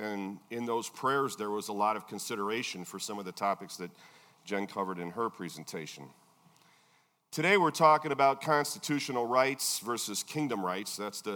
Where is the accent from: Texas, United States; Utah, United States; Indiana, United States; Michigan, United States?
Indiana, United States; Gary; born there; So in my case, I was born in Gary, Indiana, and my parents were born in the United States.